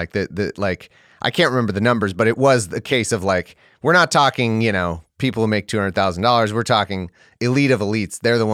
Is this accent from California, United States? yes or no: yes; California, United States; As a Californian, it does skew my view of things because the rent here is like $100,000 a year.